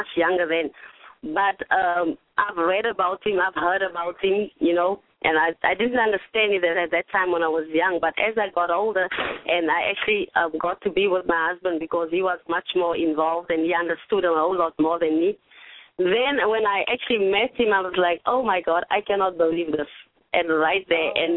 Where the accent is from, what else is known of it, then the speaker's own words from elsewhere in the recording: South Africa; what I've learned as I am coming from South Africa, this is what I've learned